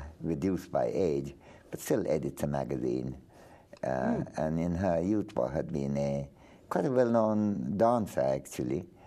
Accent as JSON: {"language": "English", "town": "Shantiniketan", "region": "West Bengal", "country": "India", "tie": "born or raised there", "said": "Well, I was born in Bengal, what was then undivided India, about 100 miles off Calcutta in a place called Shantiniketan"}